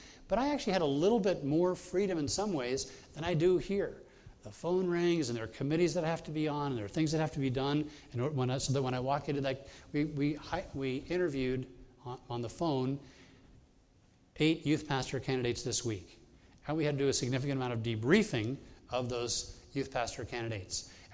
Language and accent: English; Bahamas; I grew up in the Bahamas.